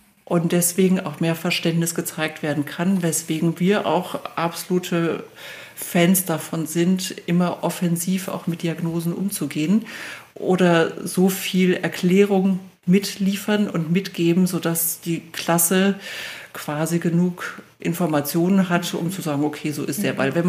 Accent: Cologne, North Rhine-Westphalia, Germany; ich komme aus Köln

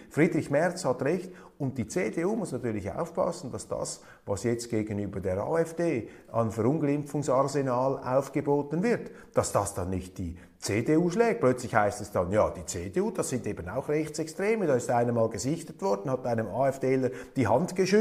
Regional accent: Switzerland; Nein, meine Damen und Herren, als Schweizer, als 25% Deutscher, halte ich hier fest, Demokratie ist, dass alle miteinander reden.

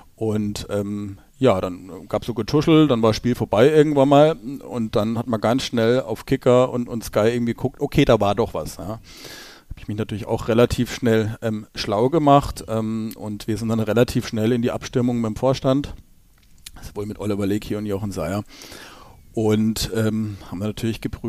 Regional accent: Freiburg, Baden-Württemberg, Germany; Ich komme aus Freiburg, gehe seit weit über 30 Jahren zum Sportclub

